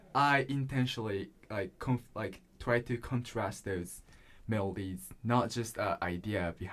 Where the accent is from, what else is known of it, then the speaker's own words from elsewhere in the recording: Tokyo, Japan; I'm a composer from Tokyo.